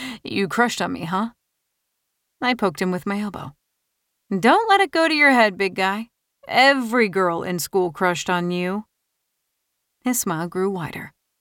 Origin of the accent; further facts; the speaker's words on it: Montana, United States; Growing up in Montana, I heard about the dangers of a chance encounter with a mountain lion, even a bear on a trail.